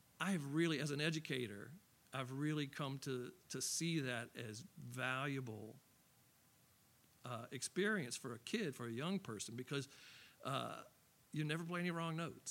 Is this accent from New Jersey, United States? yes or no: no; Baton Rouge, Louisiana, United States; We grew up in North Baton Rouge in the North Highlands neighborhood around Plank and Evangeline.